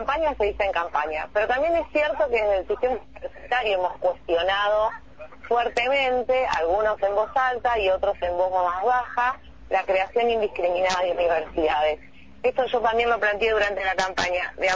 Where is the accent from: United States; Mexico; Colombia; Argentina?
Argentina; simplemente nosotros tenemos el fuerte compromiso, yo lo tengo como argentina